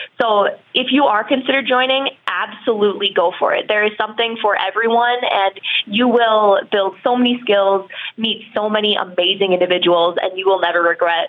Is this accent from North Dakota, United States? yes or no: yes; Kindred, North Dakota, United States; I am originally from the Kindred FFA chapter. It's a smaller chapter in the southeast corner of North Dakota